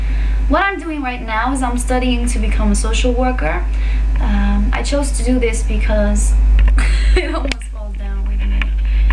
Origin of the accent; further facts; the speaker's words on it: Netherlands; I'm from the Netherlands, which is a really small country.